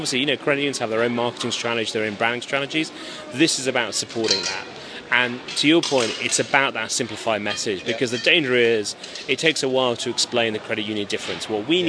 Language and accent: English; England, United Kingdom; you can tell I'm English